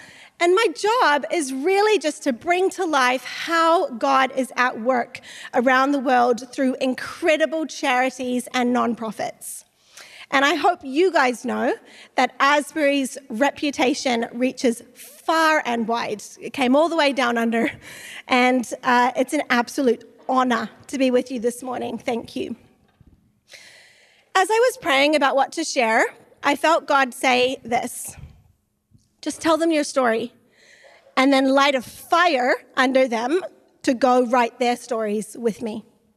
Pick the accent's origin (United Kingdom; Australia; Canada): Australia; Sydney, New South Wales; also born or lived in New Zealand / California; And although I was born in New Zealand, I actually lived in California until I was 13, and then Sydney, Australia, until I was 15, thanks to my parents being pastors.